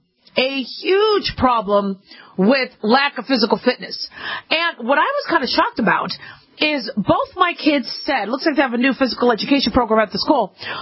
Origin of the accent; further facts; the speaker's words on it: Phoenix, Arizona, United States; also born or lived in Los Angeles; I was born in LA, but my folks moved to Phoenix, so I grew up in Phoenix.